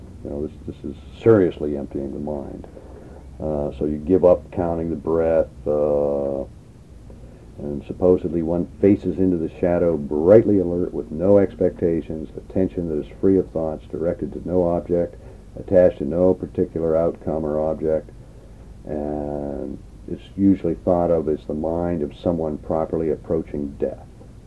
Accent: Scotland, United Kingdom; Being a Scot and having druidic kind of ancestry, I fooled around with some oak trees and things like that.

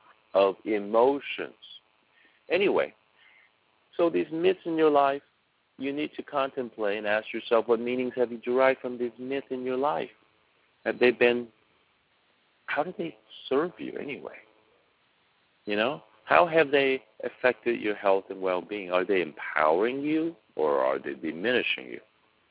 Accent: China; now in United States; I grew up in China. Many of you grew up in the States or Europe or Africa or wherever you come from.

